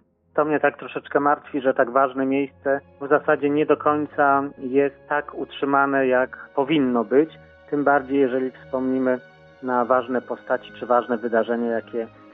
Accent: Turew, Greater Poland Voivodeship, Poland; Ona wiązała się z miejscowością, z której pochodzę, z Turwią, a więc gniazdem rodowym Chłapowskich.

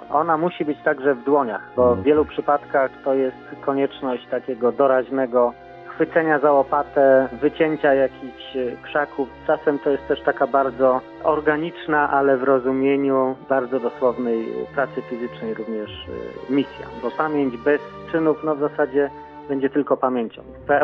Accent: Turew, Greater Poland Voivodeship, Poland; Ona wiązała się z miejscowością, z której pochodzę, z Turwią, a więc gniazdem rodowym Chłapowskich.

